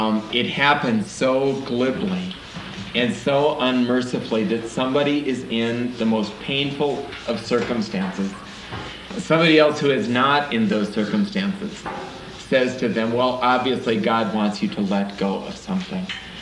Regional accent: New Ulm, Minnesota, United States; I'm a pastor from New Ulm, Minnesota.

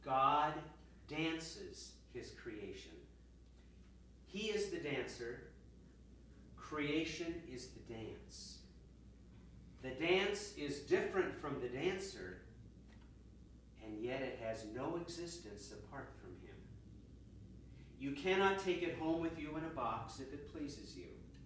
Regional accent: Spokane, Washington, United States; because I was raised in Spokane, Washington, where there is no ocean, obviously

